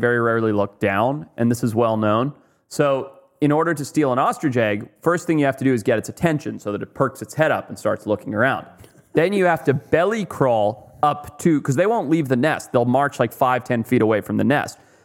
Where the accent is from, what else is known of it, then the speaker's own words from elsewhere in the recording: Zimbabwe; So when I was a kid growing up in Zimbabwe, you know, in America, you got PlayStation. In Zimbabwe, you got stick rock and ostriches.